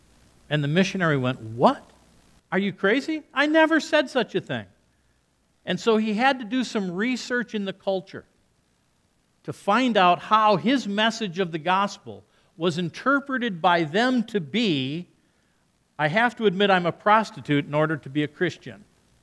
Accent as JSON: {"language": "English", "country": "Paraguay", "tie": "born or raised there", "lives_now": "United States", "said": "So I was raised in South America. I was a young kid, I was your age actually, and I was home on vacation, and it was the last day of school. It was a hot summer day in the Paraguayan village where I lived."}